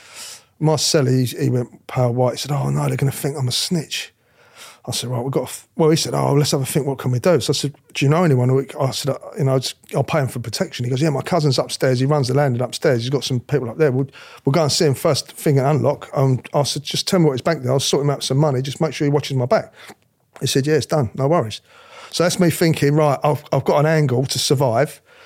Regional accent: London, United Kingdom; because I'm from the East End anyway

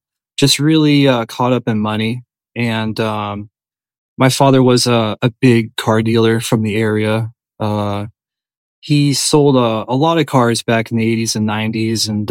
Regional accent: Portland, Oregon, United States; So I grew up in Portland, Oregon. I recently just moved away from there.

